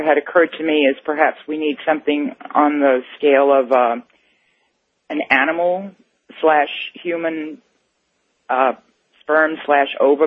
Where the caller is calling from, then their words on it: Baja California, Mexico; I'm calling from Baja, Mexico.